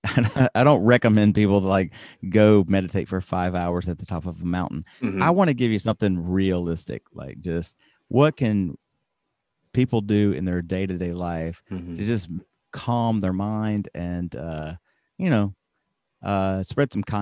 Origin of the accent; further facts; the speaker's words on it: Alabama, United States; I grew up in Alabama. You might be able to hear a little bit of my accent. I try to turn it down.